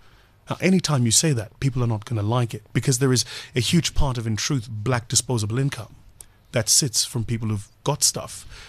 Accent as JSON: {"language": "English", "town": "Watville", "region": "Gauteng", "country": "South Africa", "tie": "born or raised there"}